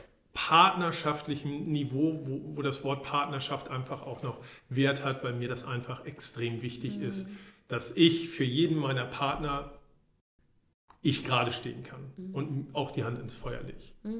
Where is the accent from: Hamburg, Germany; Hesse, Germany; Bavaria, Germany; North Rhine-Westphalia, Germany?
Hamburg, Germany; Ich bin im Barmbek aufgewachsen die ersten Jahre, bin dann ein bisschen rausgegangen. Heute wohne ich im wundervollen Alstertal.